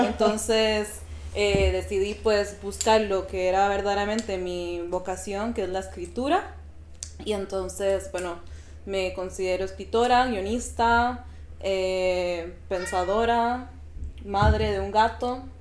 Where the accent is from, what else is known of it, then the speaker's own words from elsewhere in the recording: Costa Rica; now in Madrid, Spain; Soy, bueno, originaria de Costa Rica, con familia italiana. Mi padre es italiano. Así que, bueno, culturalmente me he diversificado también aquí en España, porque llevo aquí en Madrid ya 8 años.